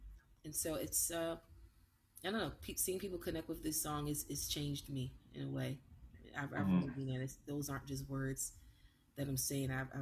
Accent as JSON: {"language": "English", "town": "Baltimore", "region": "Maryland", "country": "United States", "tie": "born or raised there", "lives_now": "Nashville, United States", "said": "Because I moved to Nashville from Baltimore, my hometown, specifically to pursue country music."}